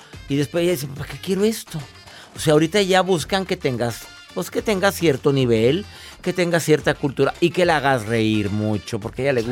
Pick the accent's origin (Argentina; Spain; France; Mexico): Mexico; mire, le voy a explicar, soy mexicano, se abre así.